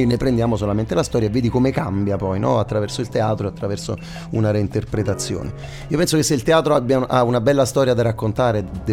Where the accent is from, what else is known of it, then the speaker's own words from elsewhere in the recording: Naples, Campania, Italy; a volte da napoletano, ma napoletano che il napoletano lo scrive anche, cioè lo so scrivere